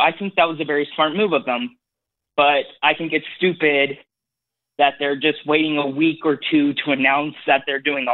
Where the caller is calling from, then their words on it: Las Vegas, Nevada, United States; from Las Vegas.